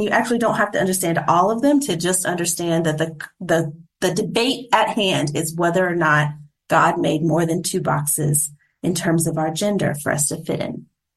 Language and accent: English; North Carolina, United States; which I come from North Carolina, so we have a lot of the swampland.